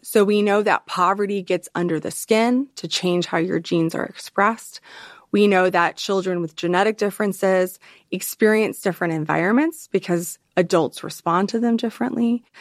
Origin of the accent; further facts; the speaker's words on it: Southern United States, United States; accent: Southern; I'm going to try to put that in my Southern accent and take that from here.